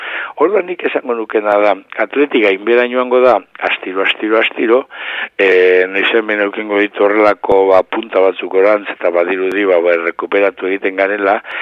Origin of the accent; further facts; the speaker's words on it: Basque Country, Spain; hemen bizkaitarra gara gauza guztietarako